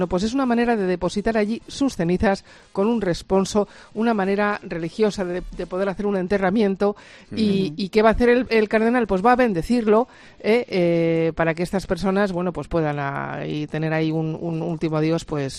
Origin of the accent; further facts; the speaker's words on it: Madrid, Community of Madrid, Spain; Soy más de Madrid que de memoria, John, pero bueno.